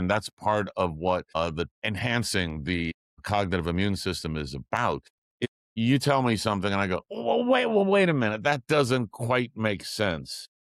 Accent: New York, United States; and I grew up in New York, so boy, that was full of BS

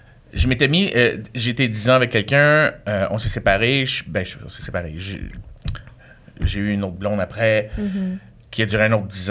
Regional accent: Repentigny, Quebec, Canada; Repentigny.

